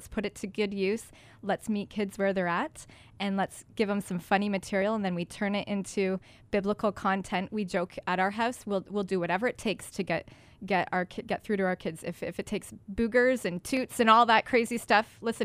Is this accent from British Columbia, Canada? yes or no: no; Ontario, Canada; now in United States; We're both from Ontario.